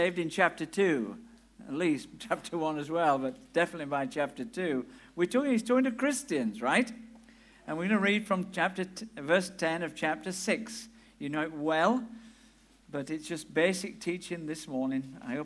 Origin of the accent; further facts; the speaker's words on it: Yorkshire and the Humber, United Kingdom; now in Amersham, United Kingdom; I meet people in where I live, in Amersham, and when in High Wycombe, and when I go back to my hometown in Yorkshire